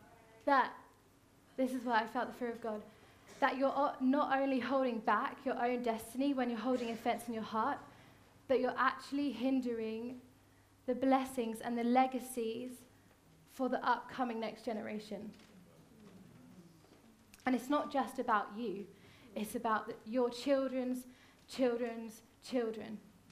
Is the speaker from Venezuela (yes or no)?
no; United Kingdom; but we're British. We don't do that because we're British.